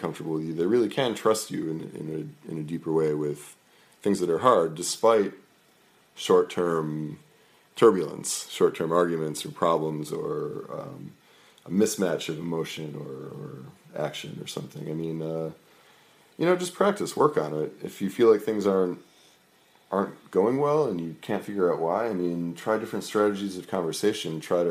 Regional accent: Merrimack, New Hampshire, United States; I grew up in New Hampshire in Merrimack, New Hampshire. It was very non-diverse.

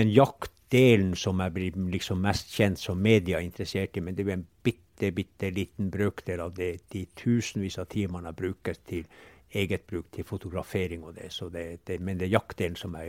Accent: Pasvik, Finnmark, Norway; vi bare en og en halv kilometer fra hjemplassen min, og her har jeg vokst opp, og her blir det.

